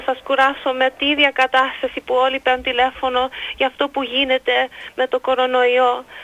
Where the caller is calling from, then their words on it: Toronto, Ontario, Canada; από το Τορόντο.